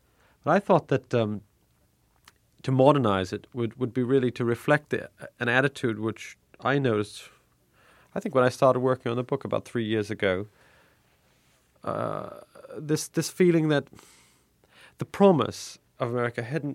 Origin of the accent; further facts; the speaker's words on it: United States; In fact, I'm an American through and through. I love it here.